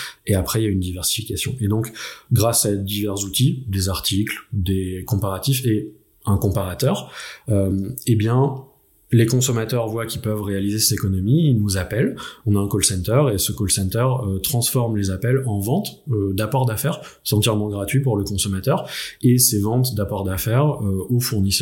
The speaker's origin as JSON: {"language": "French", "town": "Paris", "region": "Île-de-France", "country": "France", "said": "Je suis parisien"}